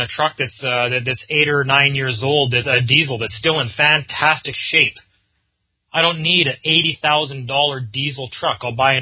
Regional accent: Winnipeg, Manitoba, Canada; also born or lived in Alberta; what I loved about Winnipeg, where I live. Even up to 4 years ago, when I moved back here from Alberta in Canada, and I moved back to Winnipeg where I grew up

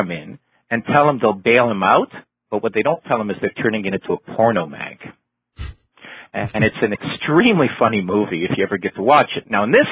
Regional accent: Toronto, Ontario, Canada; the city of Toronto, which is my hometown here, is split into municipal wards

